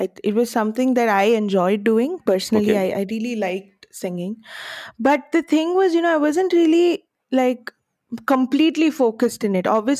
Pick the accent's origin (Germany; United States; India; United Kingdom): India; Bangalore, Karnataka; And then I came back to Bangalore, and then I was like, I live in Bangalore. I'm born and raised in Bangalore.